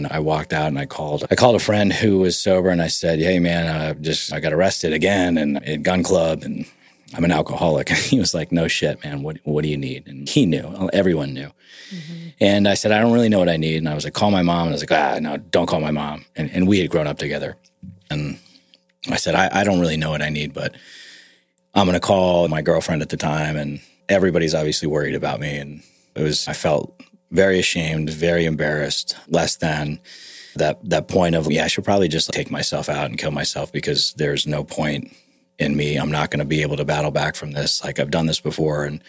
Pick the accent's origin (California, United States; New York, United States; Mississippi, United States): New York, United States; I'm from New York originally. And kind of moved around the New York area.